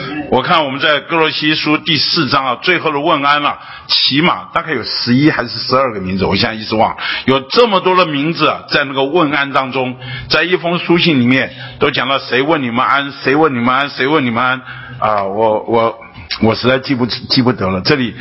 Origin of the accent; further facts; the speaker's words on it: Beitou, Taipei, Taiwan; 我是土生土长的北投人呢，八斗里人呢，就是我土生土长的北投人。那我这一辈子除了当兵离开这里两年以外，除了工作离开这里一两年以外，大部分时间我都在这里。